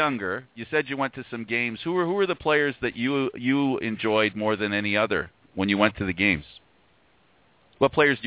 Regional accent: Canada; As a Canadian

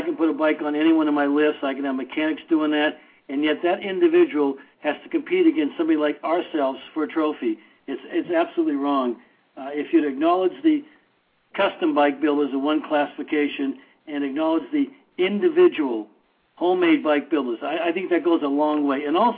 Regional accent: Boston, Massachusetts, United States; I grew up in South Boston, fine Irish neighborhood of South Boston that it was in the day.

